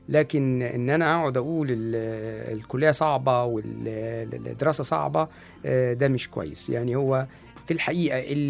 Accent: Cairo, Cairo Governorate, Egypt; born there; أنا مولود في شبرا

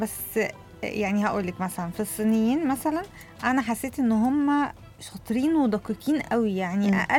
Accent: Egypt; عندنا في مصر يمكن ما عندناش الحته دي قوي

